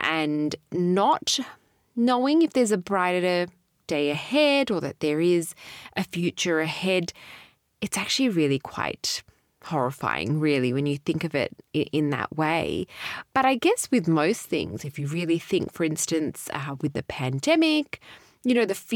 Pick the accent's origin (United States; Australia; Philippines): Australia; I was born and raised in Australia, but perhaps in my lineage, in my genes, in my blood, we are perhaps fearful of authority.